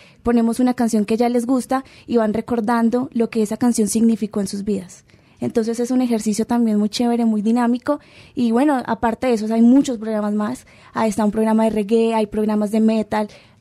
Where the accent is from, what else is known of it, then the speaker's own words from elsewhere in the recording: Medellín, Antioquia, Colombia; yo vengo de la ciudad de Medellín, Colombia.